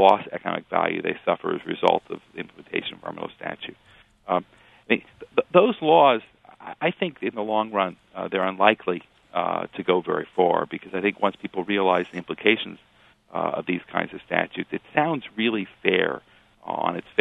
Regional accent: Urbana, Illinois, United States; I remember being on campus at the time in the 1960s, growing up in Urbana, Illinois

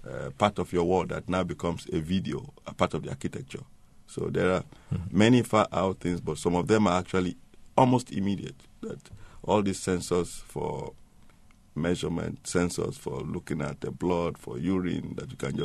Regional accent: Berkeley, California, United States; When I was growing up in Berkeley, going to university

